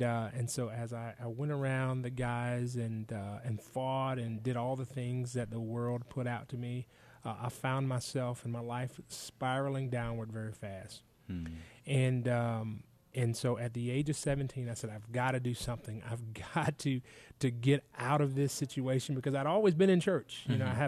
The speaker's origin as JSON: {"language": "English", "town": "Jacksonville", "region": "Florida", "country": "United States", "tie": "born or raised there", "said": "And so I grew up in Jacksonville, Florida."}